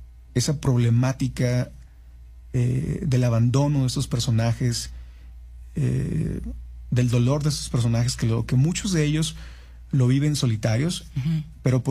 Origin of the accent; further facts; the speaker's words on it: Tijuana, Baja California, Mexico; Entonces, yo soy de Tijuana